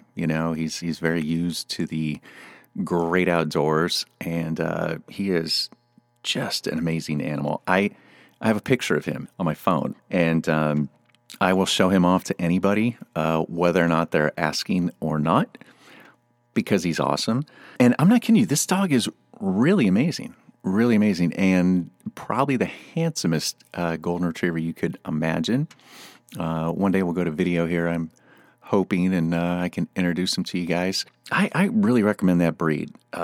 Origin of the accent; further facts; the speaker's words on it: California, United States; I grew up surfing in California, but now I live on a lake very far away from California.